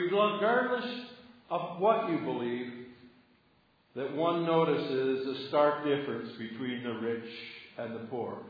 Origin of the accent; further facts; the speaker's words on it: Ottawa, Ontario, Canada; I knew the accent well, for as a boy I grew up in Ottawa and what is fondly known as Little Italy around Crescent Street.